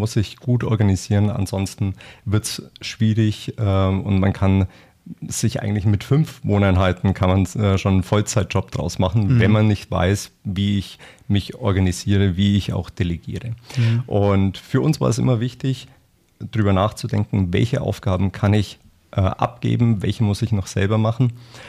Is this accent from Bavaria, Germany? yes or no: yes; Nuremberg, Bavaria, Germany; born there; now in Regensburg, Germany; Ich bin 46 Jahre alt, verheiratet, habe 3 Kinder, lebe in Regensburg oder bei Regensburg und bin ursprünglich oder gebürtiger Nürnberger